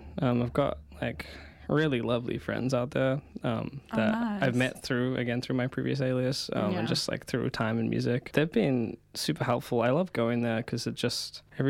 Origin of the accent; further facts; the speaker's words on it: New Zealand; I am from New Zealand.